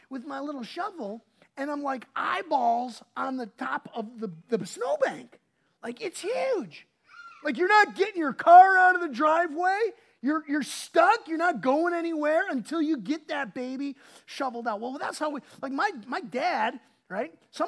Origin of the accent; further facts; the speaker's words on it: Wisconsin, United States; When I was growing up, I'm from Wisconsin, and I've used these analogies like snow stuff before, right, and some stories.